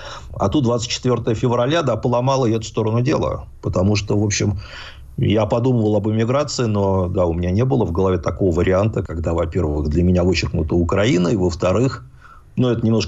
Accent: Khimki, Moscow Oblast, Russia; born there; я родился не просто в Химках, это ладно бы. Но я родился в старых

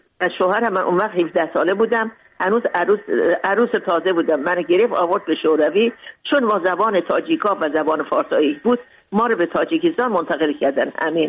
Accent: Mashhad, Razavi Khorasan, Iran; moved away as an adult; also born or lived in Moscow; now in Tajikistan; بزرگ شدم، در مشهد بزرگ، در مشهد درس خوندم، بزرگ شدم

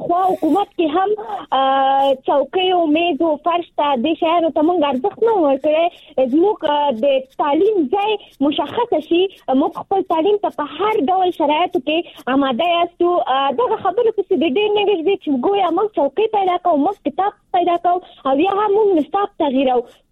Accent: Nangarhar, Afghanistan; now in Kabul, Afghanistan; ما د ننګرهار د ولایت نه فعلاً په کابل کې ژوند کوم

